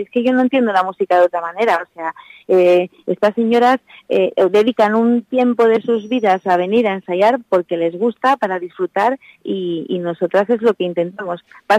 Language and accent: Spanish; Oviedo, Asturias, Spain; Somos de Oviedo, venimos desde Oviedo directamente. Vamos vestidas de asturianas